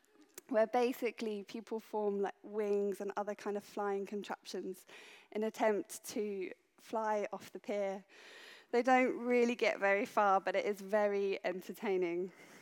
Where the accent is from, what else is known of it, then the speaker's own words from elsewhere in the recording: Bognor Regis, South East England, United Kingdom; So if you don't already know, I am from Bognor Regis. I'm proud of being from Bognor.